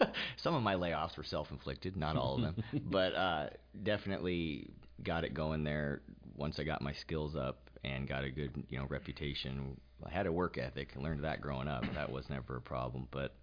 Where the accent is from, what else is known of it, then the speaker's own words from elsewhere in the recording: Homer, Alaska, United States; now in Anchorage, United States; I grew up in Homer, lifelong Alaskan. I grew up cleaning carpets and painting houses. That was the family business. Graduated high school, moved to Anchorage